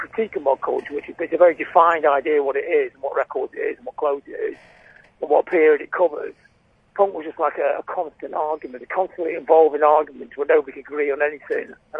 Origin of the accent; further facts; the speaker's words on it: Blackpool, North West England, United Kingdom; We were inspired in the north of England. I was growing up in Blackpool by … when that … came out in January 77.